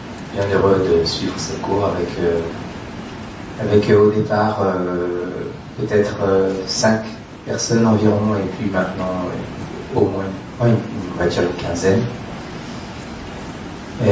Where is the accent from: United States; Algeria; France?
France; Paris, Île-de-France; je suis de Paris.